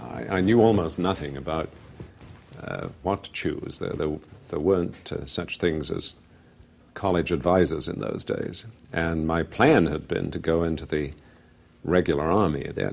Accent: England, United Kingdom; I was born in England and grew up there. I was educated at Solihull School, which when I went was an all-boys school, an independent school.

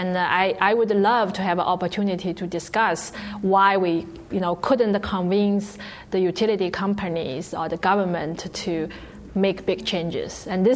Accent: Singapore; now in United States; Because I come from Singapore, I actually, our government, they are very strict.

